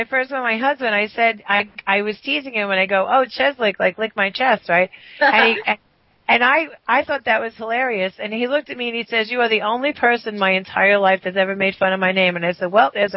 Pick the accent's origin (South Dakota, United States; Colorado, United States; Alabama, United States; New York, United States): New York, United States; I'm from New York.